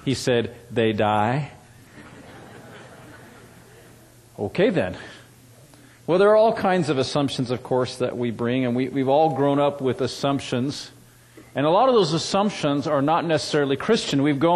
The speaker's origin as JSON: {"language": "English", "region": "California", "country": "United States", "tie": "born or raised there", "said": "And I grew up in California where they, a century ago, dammed up the rivers and the mountains and made reservoirs so they could irrigate the crops in the summer"}